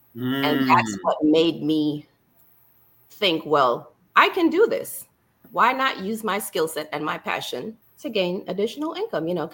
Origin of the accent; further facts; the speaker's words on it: Jamaica; moved away as an adult; I have a doctorate in administration and leadership. I am from Jamaica initially, so all my primary years of education is back home in Jamaica. So from elementary through high school is Jamaica, post-secondary, you know, college is here.